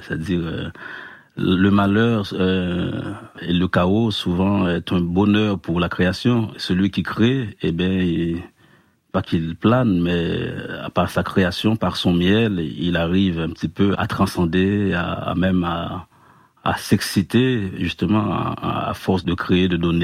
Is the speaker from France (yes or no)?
no; Haiti; quand on est haïtien, on se réveille un matin, on apprend cette nouvelle